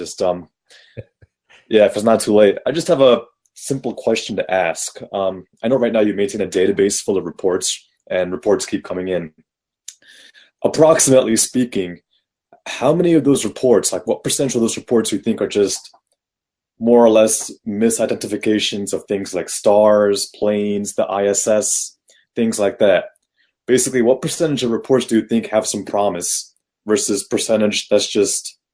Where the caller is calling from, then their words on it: New Jersey, United States; I'm calling from New Jersey here.